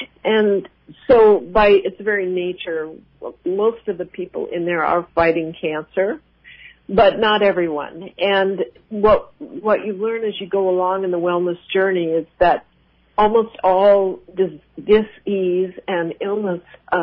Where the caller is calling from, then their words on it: Anchorage, Alaska, United States; I'm calling from Anchorage. I've been making films in Alaska for over 30 years.